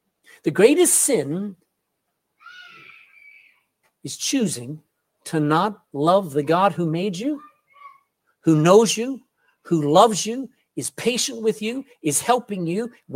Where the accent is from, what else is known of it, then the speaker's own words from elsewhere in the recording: Texas, United States; There's some weirdos, you know, weirdos in Texas, I'm from Texas, who think they can control the weather.